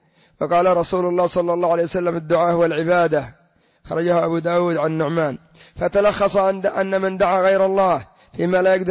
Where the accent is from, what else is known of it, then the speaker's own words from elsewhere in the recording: Yemen; وعندنا في اليمن الجبرتي والمساواة وابن عيسى والمحضار